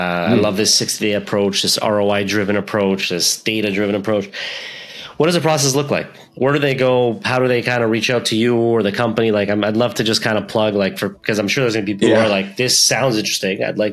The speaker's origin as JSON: {"language": "English", "town": "Montreal", "region": "Quebec", "country": "Canada", "tie": "born or raised there", "also_born_or_lived": "Toronto", "said": "I grew up in Montreal. I spent a lot of time in Toronto"}